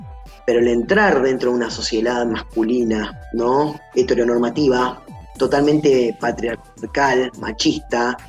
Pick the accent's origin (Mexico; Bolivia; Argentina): Argentina; Gualeguaychú, Entre Ríos; born there; moved away as an adult; tengo 35 años, nací en Gualeguaychú, Entre Ríos. Yo me vine a estudiar como porque en Gualeguaychú no había el acceso a las universidades como hay hoy, por ejemplo.